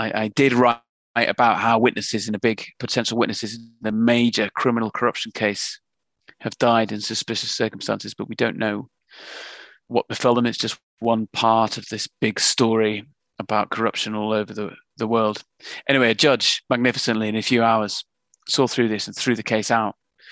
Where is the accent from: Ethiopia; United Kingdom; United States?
United Kingdom; England; now in London, United Kingdom; We're both from Northern England.